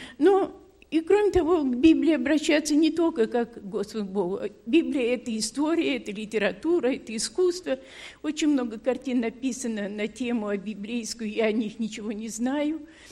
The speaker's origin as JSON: {"language": "Russian", "region": "Saint Petersburg", "country": "Russia", "tie": "born there", "said": "я родилась в Ленинграде в очень современной семье."}